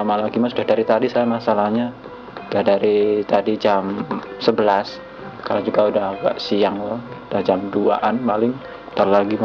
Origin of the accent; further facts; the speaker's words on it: Magelang, Central Java, Indonesia; Aslinya Magelang.